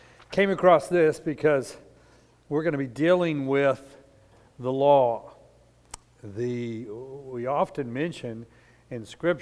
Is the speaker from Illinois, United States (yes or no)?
no; New Mexico, United States; I grew up in New Mexico, that's not true anymore.